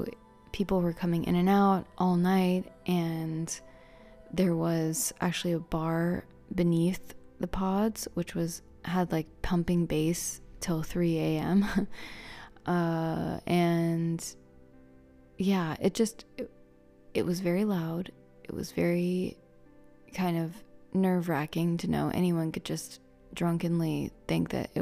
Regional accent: Florida, United States; Maybe it's because I grew up in Florida, where the seasons don't really change that much.

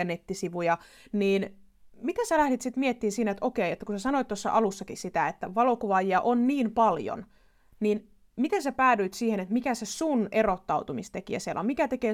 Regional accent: North Ostrobothnia, Finland; mä oon Pohjois-Pohjanmaalta itse

